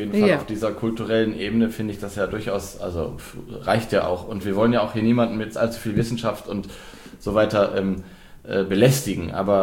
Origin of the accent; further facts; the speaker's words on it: North Rhine-Westphalia, Germany; obwohl ich ja weit weg bin, aus NRW